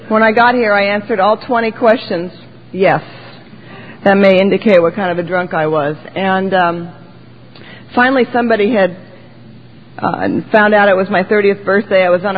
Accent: Los Angeles, California, United States; I'm born and raised in West L.A. I drank there. I couldn't move when I drank, so I couldn't go anywhere. I never got out of West Los Angeles.

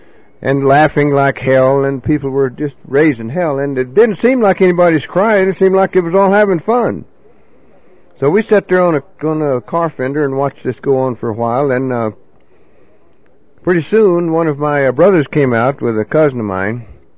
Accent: Oklahoma, United States; moved away as an adult; also born or lived in Southern California, United States; And I'm Cherokee from the Holy Land of Oklahoma.

